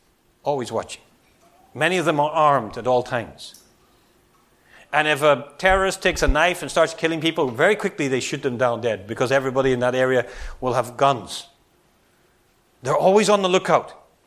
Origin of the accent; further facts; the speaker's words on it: Northern Ireland, United Kingdom; And I grew up in Northern Ireland when there was terrorism and bombs and bullets.